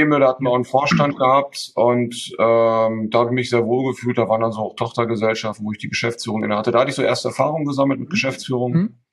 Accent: Münster, North Rhine-Westphalia, Germany; Ich bin in Münster geboren, habe da auch in der Nähe, bin ich dann auch zur Schule gegangen

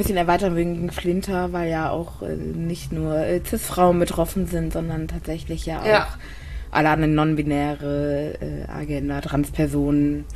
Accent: Fulda, Hesse, Germany; also born or lived in Mainz; Achso, ich stamme aus Fulda. Und habe da vorher in Mainz studiert und gelebt

